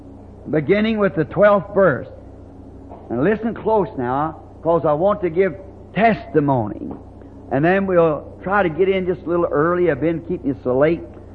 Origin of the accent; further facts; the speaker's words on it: Phoenix, Arizona, United States; That's the main place. That's my hometown, you know.